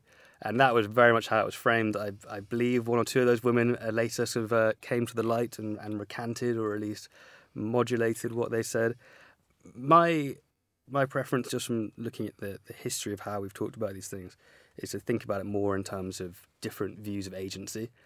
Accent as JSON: {"language": "English", "region": "England", "country": "United Kingdom", "said": "I think as English men and women, we should be very careful about judging the French."}